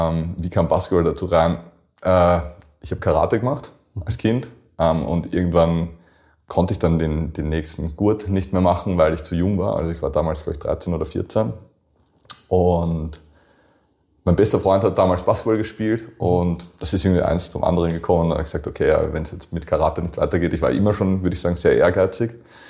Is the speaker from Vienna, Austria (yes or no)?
yes; Vienna, Austria; born there; Also geboren bin ich in Wien. Ich wohne aber, oder meine Wohnung und meine Eltern wohnen in Deutschwagram. Das ist die erste Ortschaft nach Wien, könnte man sagen, östlich.